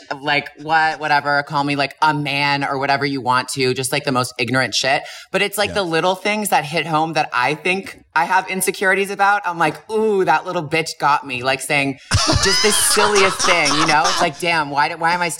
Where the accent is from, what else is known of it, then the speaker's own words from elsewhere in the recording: Toronto, Ontario, Canada; I'm from Toronto going to a Catholic school, like, bitch, I need to get some creativity.